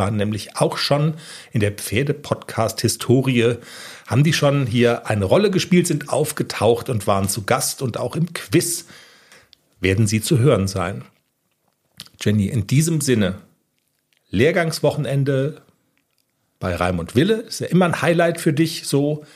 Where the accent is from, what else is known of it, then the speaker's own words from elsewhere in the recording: Bavaria, Germany; es könnte sein, dass es mit dem Hochdeutsch so ein bisschen hapert. Ich komme nämlich aus Niederbayern.